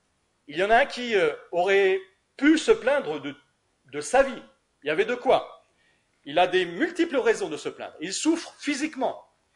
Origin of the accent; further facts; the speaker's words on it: France; c'est vrai que on est français